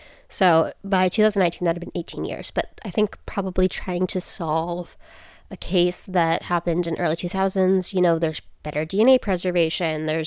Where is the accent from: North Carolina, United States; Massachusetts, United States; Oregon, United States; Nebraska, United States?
Massachusetts, United States; Have you ever been to Massachusetts? I'm just kidding. We're from